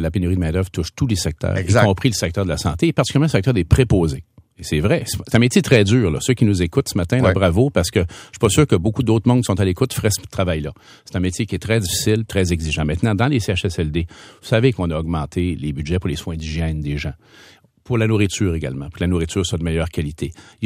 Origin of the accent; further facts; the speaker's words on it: Quebec, Canada; que ce soit à Montréal ou chez nous, au Saguenay-Lac-Saint-Jean